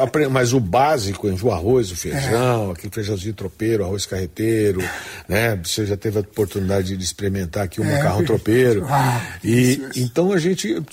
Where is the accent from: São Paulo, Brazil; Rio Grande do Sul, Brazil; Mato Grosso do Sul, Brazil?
Mato Grosso do Sul, Brazil; Campo Grande; eu sou nascido aqui em Campo Grande, né? Me declaro mandioqueiro, né? Nascido aqui em 73, na maternidade Cândido Mariano, uma quarta-feira linda.